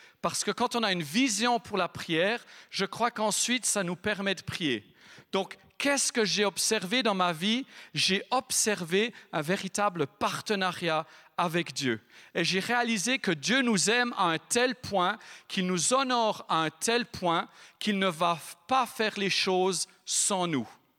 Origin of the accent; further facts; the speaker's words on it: Neuchâtel, Switzerland; on a fait Zurich, Neuchâtel, d'où l'on vient. Peut-être l'avez-vous remarqué à mon accent.